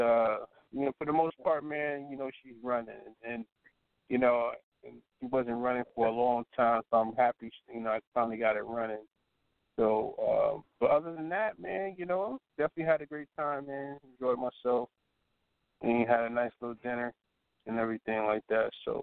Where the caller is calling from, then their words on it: Seattle, Washington, United States; I'm calling from Seattle.